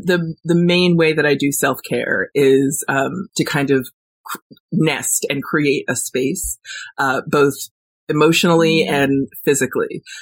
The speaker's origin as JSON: {"language": "English", "town": "Warwick", "region": "New York", "country": "United States", "tie": "born or raised there", "also_born_or_lived": "Los Angeles, United States", "said": "So I lived in LA for about 4 years, and just about 3 weeks ago, I moved back to New York, back to my hometown in Warwick, and I bought a farm."}